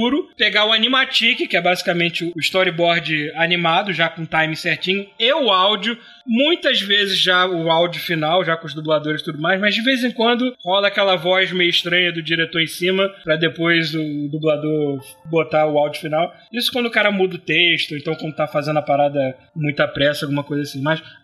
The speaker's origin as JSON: {"language": "Portuguese", "country": "Brazil", "second_language": "Portuguese", "said": "Eu apanhei muito porque eu sou brasileiro. Meu inglês é bom, mas tipo, é bom 80%, 70%. Não é bom 100%."}